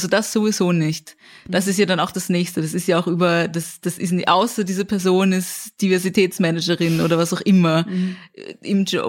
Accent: Vienna, Austria; ich komme aus dem 17. Bezirk.

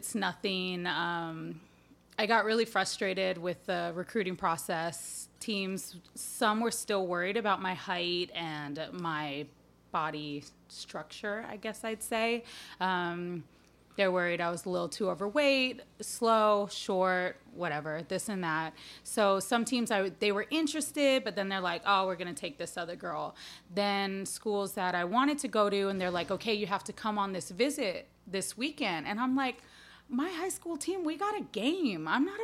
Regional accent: Honolulu, Hawaii, United States; fortunate enough to be born and raised in Honolulu, Hawaii.

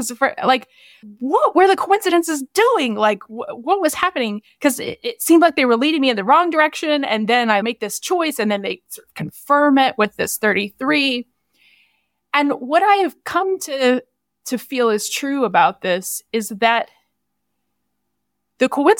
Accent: Virginia, United States; there was a job that was in my area of specialty that was in my home state of Virginia and my favorite area of the state in the mountains of Virginia.

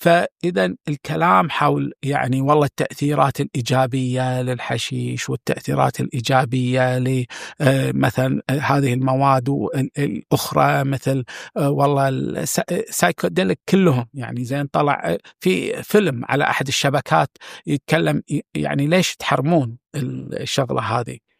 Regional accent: Kuwait; وحتى عندنا في الكويت

